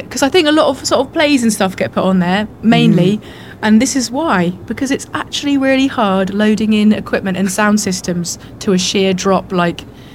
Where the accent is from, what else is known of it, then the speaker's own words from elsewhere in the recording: Winchester, South East England, United Kingdom; now in London, United Kingdom; No, I mean, I grew up in Winchester.